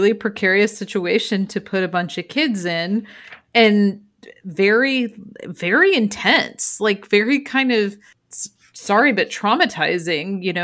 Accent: Midwest, United States; I grew up in the Midwest, so big bodies of water are always kind of like

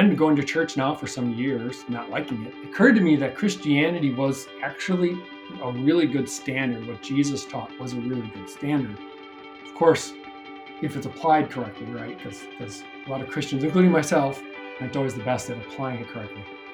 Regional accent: Milwaukee, Wisconsin, United States; now in Minneapolis, United States; I live in the U.S., Midwest U.S. for all my life. I grew up in Milwaukee and then moved to Minneapolis about 25 years ago with my wife.

